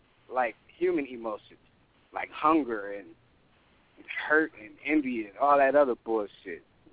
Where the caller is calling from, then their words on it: California, United States; from Cali.